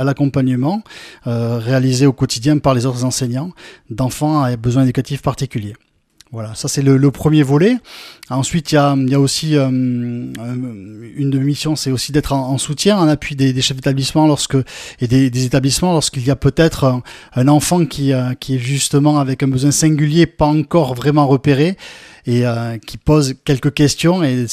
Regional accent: Salies-de-Béarn, Nouvelle-Aquitaine, France; moi je suis béarnais, je suis originaire de Salis de Béarn.

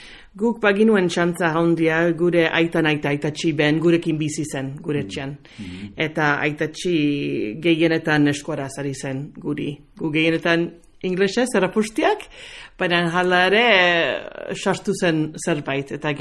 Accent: Chino, California, United States; Ni Kaliforniakoa naiz, Txino Kalifornia, da Los Angelesen onduan, eta erranduzun bezala han sortua, nire aita eta ama ere han sortua, eta nire bi amatxik han sortua, eskoldunak. Nire bi aita txik joan ziren hemendik. Nire aitan aita ibarlakoa zen

